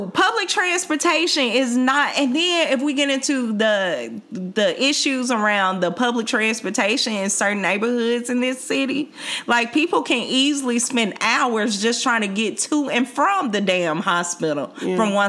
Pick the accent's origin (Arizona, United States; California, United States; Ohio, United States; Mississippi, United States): Mississippi, United States; I'm from Mississippi.